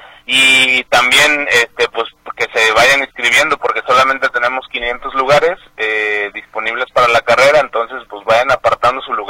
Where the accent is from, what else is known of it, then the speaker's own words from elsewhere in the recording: Mexico; soy el primer mexicano usuario de silla de ruedas que ha terminado un Ironman en México